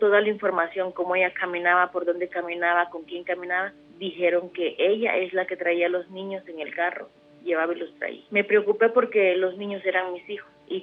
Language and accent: Spanish; El Salvador; Yo soy del país del Salvador. Yo no me podía quejar de todas las bendiciones